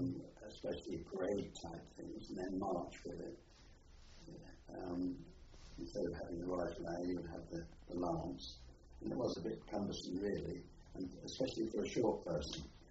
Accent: East of England, United Kingdom; I was from Norfolk, two of us were from Norfolk.

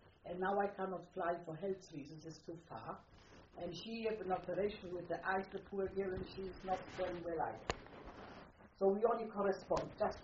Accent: Poland; first language Polish; English is a second language; I speak fluently, better than English. It's my mother language. I still correspond with in Polish, mostly.

